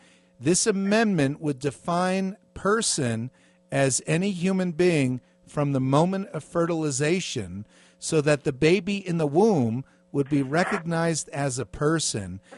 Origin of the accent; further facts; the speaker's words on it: New Jersey, United States; I grew up back east in New Jersey, right out of New York City